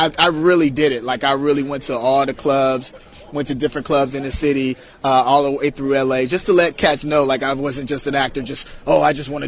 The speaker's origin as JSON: {"language": "English", "town": "Chicago", "region": "Illinois", "country": "United States", "said": "You know, I'm from Chicago, Illinois."}